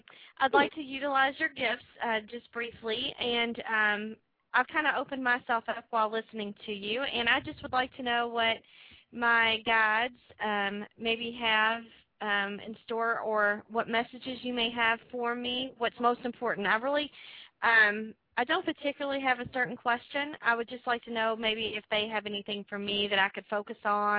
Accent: Kentucky, United States; Actually, yeah, it's through Skype, and I'm from Kentucky.

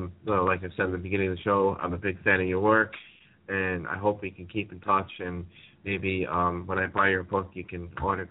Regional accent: New York, United States; we're from New York, can we the place up?

